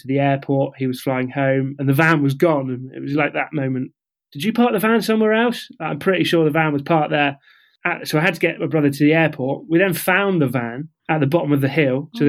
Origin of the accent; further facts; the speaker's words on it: United Kingdom; now in Australia; So the Australian visa was pretty easy to get as a Brit.